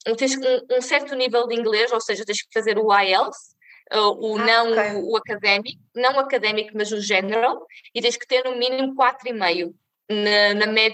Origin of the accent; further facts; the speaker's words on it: Portugal; enquanto portugueses, daquilo que nós sabemos